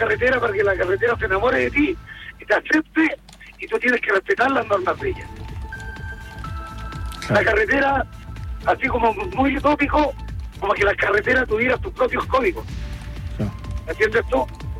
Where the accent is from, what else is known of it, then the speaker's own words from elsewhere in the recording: Cauquenes, Maule, Chile; yo soy de Cauquenes.